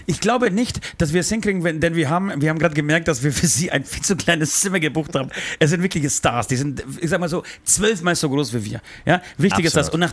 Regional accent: Poland; ich bin Pole

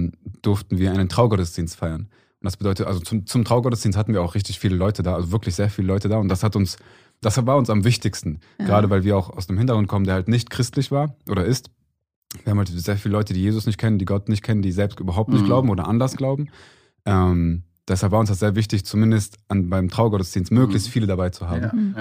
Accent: Cologne, North Rhine-Westphalia, Germany; wir kommen aus Köln und wir sind in der Evangelischen Freikirche Köln-Ostheim.

